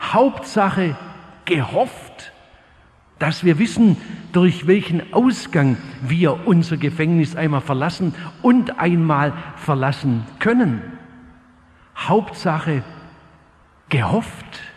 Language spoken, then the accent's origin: German; Stuttgart, Baden-Württemberg, Germany; Ich sagte, ich komme aus Stuttgart.